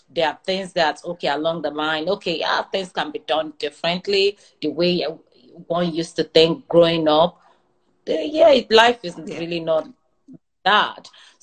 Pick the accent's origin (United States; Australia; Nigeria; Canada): Nigeria; Ibadan, Oyo; Growing up in Ibadan, it's all about having values, as in culturally, being respectful